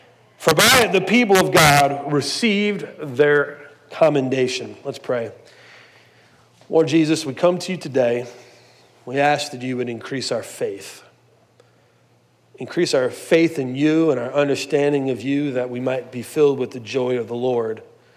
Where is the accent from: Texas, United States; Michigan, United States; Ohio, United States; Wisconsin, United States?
Ohio, United States; Cleveland; and I was worried because we're in Springfield, and I'm from Cleveland. I had just moved for about 3 or 4 months from Cleveland about 4 months before, and I don't know anybody.